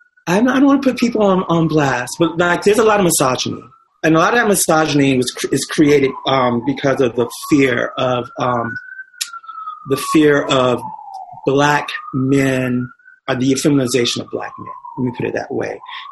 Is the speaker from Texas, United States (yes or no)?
yes; Texas, United States; I'm from Texas, and I know that it's very different.